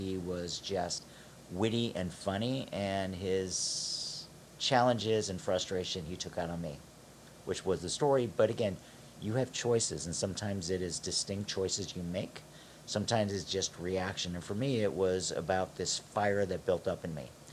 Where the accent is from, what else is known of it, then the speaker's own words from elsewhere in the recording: Cleveland, Ohio, United States; I'm a kid from Cleveland. I was at Florida State